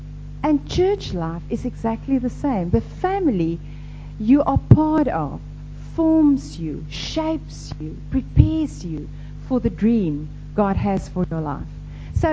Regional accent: South Africa; Now, I grew up in South Africa in the Kaap Boekerveld.

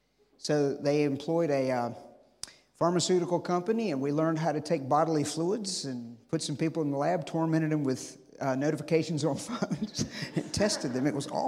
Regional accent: United States; because I'm a Christian, I'm an American, and all that.

